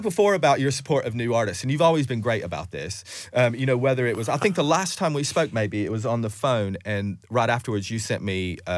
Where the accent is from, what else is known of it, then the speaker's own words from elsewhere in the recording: United States; it's because I'm American